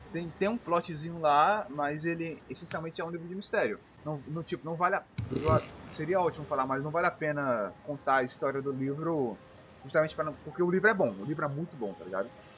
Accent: Brazil; Ah, desculpa, sou brasileiro.

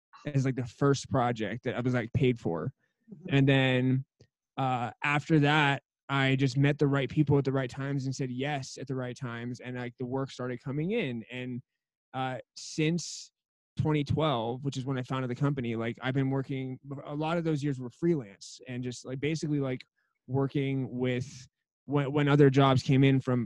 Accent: La Jolla, California, United States; And yeah, so like I grew up in La Jolla, California for the first 12 years. And yeah, we were in a little redwood forest cabin.

